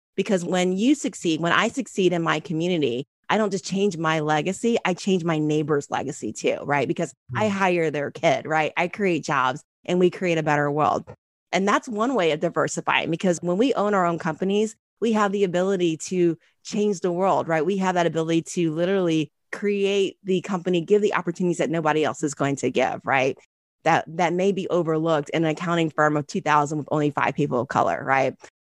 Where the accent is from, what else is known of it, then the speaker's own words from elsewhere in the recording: Ohio, United States; And it was interesting because, you know, when I like first went to work for Anderson, you know, and I was from Ohio